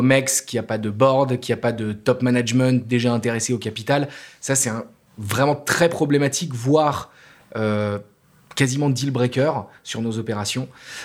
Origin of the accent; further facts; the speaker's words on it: Grand Est, France; moi, je suis un Luxembourgeois qui a grandi dans les Vosges profondes.